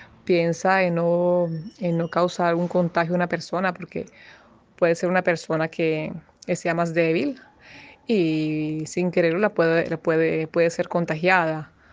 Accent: Colombia; Saludos para Colombia, siempre mi tierra querida.

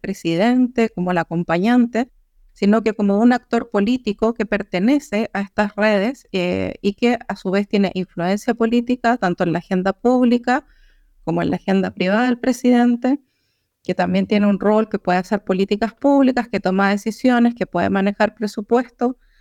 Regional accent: Chile; Como yo soy de Chile

